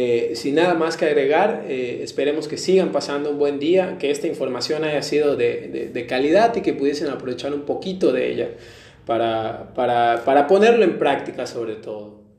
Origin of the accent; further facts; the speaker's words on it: Yucatán, Mexico; Somos yucatecos y tenemos muy buena vibra para lo que venga.